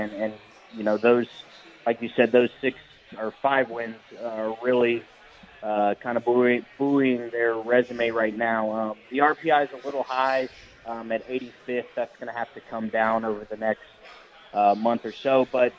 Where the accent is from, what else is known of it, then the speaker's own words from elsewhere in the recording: Knoxville, Tennessee, United States; and I come from Knoxville